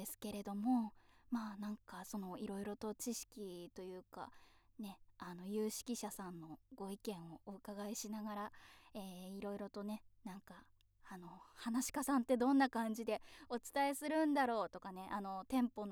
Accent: Kyoto, Japan; 深海生まれ京都育ち

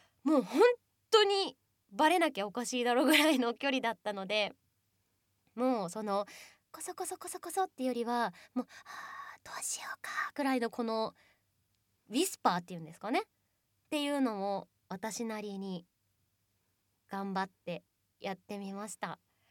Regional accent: Nagasaki, Japan; also born or lived in Hokkaido; 出身は北海道なんですけど育ちが長崎で、で長崎の中でも結構田舎の方に住んでたので

